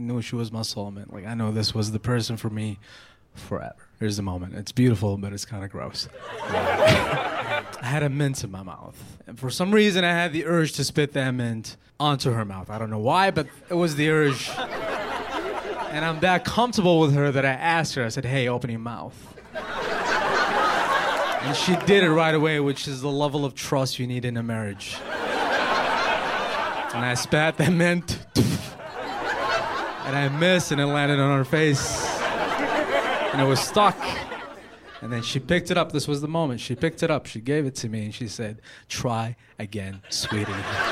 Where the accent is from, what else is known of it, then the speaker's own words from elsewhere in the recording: Yemen; I was born in Yemen. I grew up in a very conservative